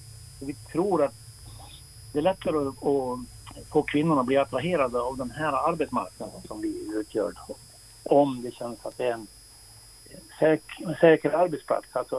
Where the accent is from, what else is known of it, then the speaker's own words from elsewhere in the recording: Dalarna County, Sweden; accent: dalmål; Om nu dalmålet går fram, för det sitter ju kvar naturligtvis. Jag kommer ju från Borden.